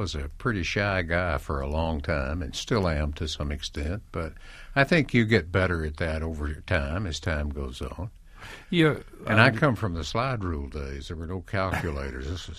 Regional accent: Ennis, Texas, United States; I grew up in Ennis, Texas, which is a small town 40 miles south of Dallas. It's bigger now, but it was small then.

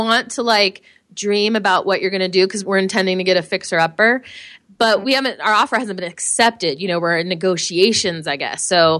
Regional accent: Virginia, United States; Yeah, I grew up on Van Dorn and Franconia, the corner of that, and the townhouse is there.

